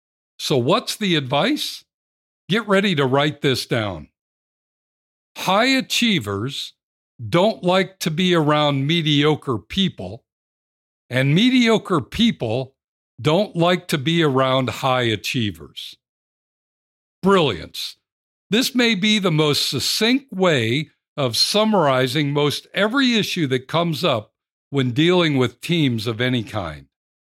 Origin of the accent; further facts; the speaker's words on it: Cleveland, Ohio, United States; He then became defensive coordinator for the Cleveland Browns, my hometown team